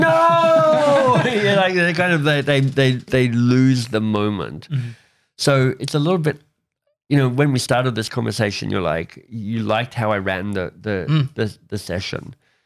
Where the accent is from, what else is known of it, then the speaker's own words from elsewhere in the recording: Canada; Well, as a Canadian, I don't know.